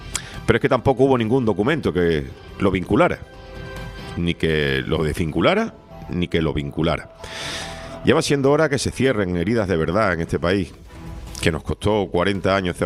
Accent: Spain; así somos los españoles

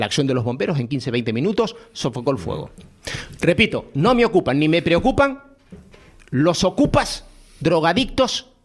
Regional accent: Puerto de la Cruz, Canary Islands, Spain; now in La Orotava, Spain; Pero yo soy portuense, vivo en La Orotava, pero soy hijo del Puerto de la Cruz.

